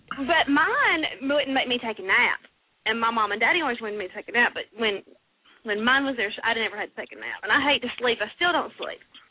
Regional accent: Tuscaloosa, Alabama, United States; I grew up in Tuscaloosa, Alabama. I graduated from the University of Alabama.

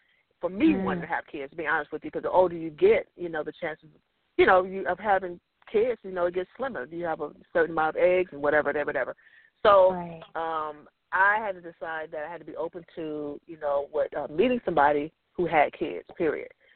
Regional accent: California, United States; born there; I was born in Northern California. I moved out here to go to college.

